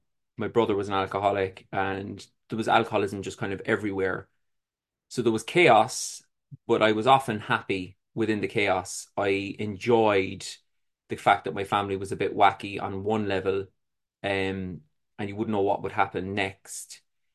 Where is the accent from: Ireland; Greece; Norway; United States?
Ireland; Cork, Munster; born there; I was born in Cork City in Ireland. It was a humble upbringing, I would say.